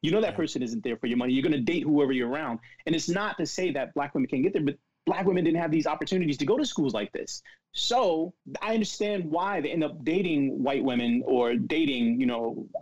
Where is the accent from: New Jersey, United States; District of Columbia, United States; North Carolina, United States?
New Jersey, United States; Paterson; So I grew up in Paterson, New Jersey. I'm not sure if you're familiar with it, but if you've seen the movie Lean on Me, you'll get an idea of what Patterson was like.